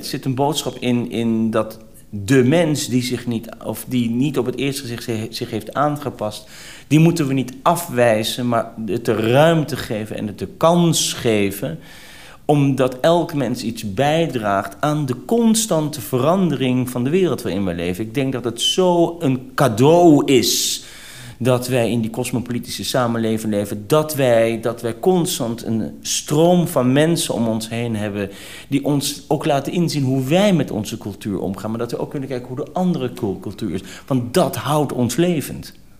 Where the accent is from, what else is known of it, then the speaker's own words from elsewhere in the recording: Netherlands; Ik ben hier geboren. Ik herken heel veel erin dat je in een gemeenschap leeft. Ik ben dus een Nederlander. Ik ben een Nederlander, echt in hart en nieren.